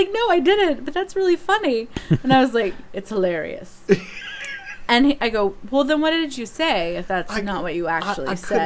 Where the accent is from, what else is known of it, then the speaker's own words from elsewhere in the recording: Argentina; And I'm from Argentina.